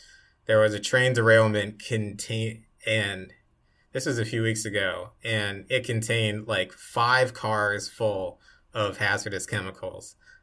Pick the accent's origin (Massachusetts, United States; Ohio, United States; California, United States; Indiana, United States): Ohio, United States; my home state, 3 hours. It's a 3-hour drive from Columbus, East Palestine, Ohio.